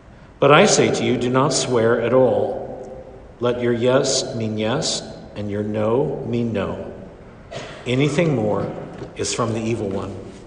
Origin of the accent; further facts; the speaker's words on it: Kansas City, United States; born there; Did you know that's where I'm born? I was born in Kansas City. I love Kansas City.